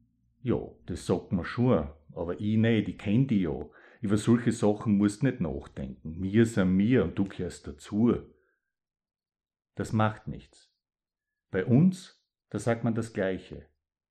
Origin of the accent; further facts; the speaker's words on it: Styria, Austria; accent: East Styrian; was kann ich über meinen Dialekt erzählen? Das Oststeirische ist ein südbayerischer Dialekt und er wird wahrscheinlich außerhalb von Österreich einfach als österreichisch irgendwie wahrgenommen.